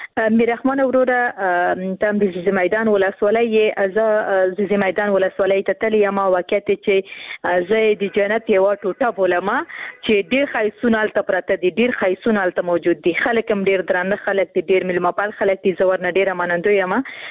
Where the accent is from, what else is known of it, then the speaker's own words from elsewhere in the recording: Khost, Afghanistan; ورور زه هم د خوست یم